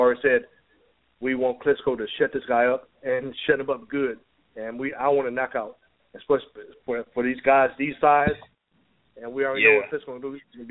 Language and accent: English; Michigan, United States; I'm from Michigan, so I care about that fighter in that regard.